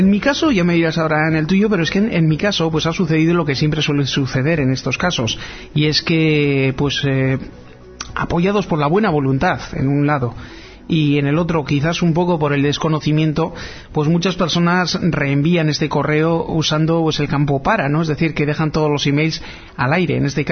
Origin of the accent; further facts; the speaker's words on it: Bilbao, Basque Country, Spain; que somos de Bilbao, así que. Y en algunos casos del centro.